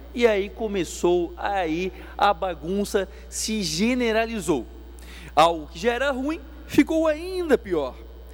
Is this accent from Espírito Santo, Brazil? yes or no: no; São José, Santa Catarina, Brazil; eu sou de São José, sou de Barreiros, nossa cidade vizinha